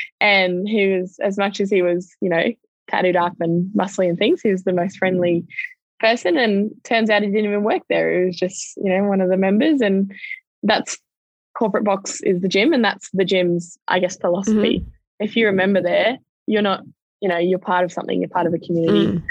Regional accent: Melbourne, Victoria, Australia; Up in Sydney, I was visiting from Melbourne.

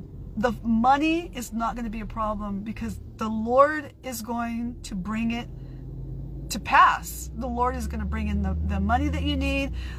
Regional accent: San Diego, California, United States; also born or lived in England; Because I'm from Southeast San Diego. Al is from Southeast San Diego. We know the lingo, okay? I may have been out of that lingo for quite a long time, being away overseas in England

